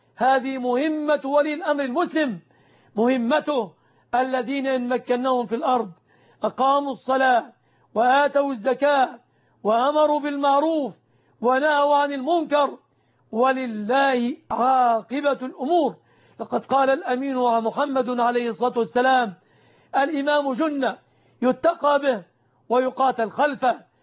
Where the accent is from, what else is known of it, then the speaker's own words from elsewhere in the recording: Egypt; بلادنا مصر